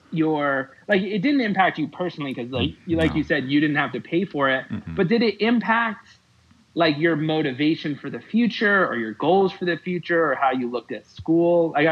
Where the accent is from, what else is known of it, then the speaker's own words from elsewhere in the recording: East Coast, United States; I'm from the East Coast originally.